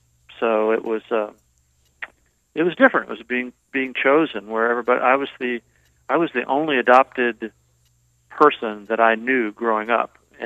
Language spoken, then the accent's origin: English; Kentucky, United States; I grew up in Kentucky, near Louisville, on a little small farm 60 years ago.